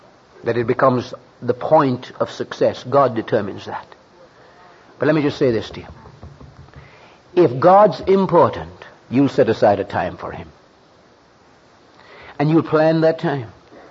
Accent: Jamaica; I'm from Jamaica in the West Indies

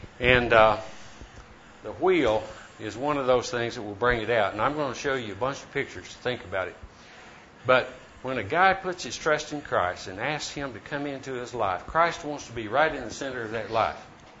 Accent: Bedford, Texas, United States; I'm from Bedford, Texas, and this guy has been trying to make something out of me for 35 years.

